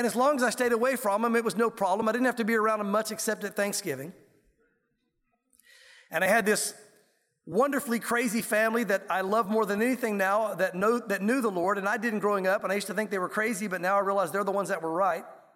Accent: the South, United States; Growing up in the South, I remember two kinds of Christians

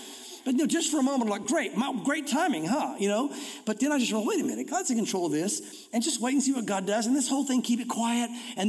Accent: United States; I just left. I'm an American.

